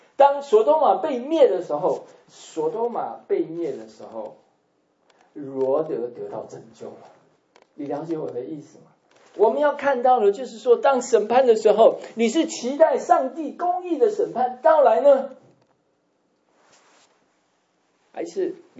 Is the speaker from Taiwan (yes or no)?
yes; Taipei, Taiwan; born there; 像我出生在台北，我的家乡台北，